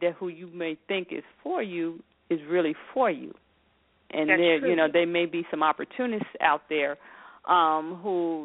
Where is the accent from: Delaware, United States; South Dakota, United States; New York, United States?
New York, United States; He and his family lived next door to us when we were growing up in New York, and his mom and my dad actually went to high school together.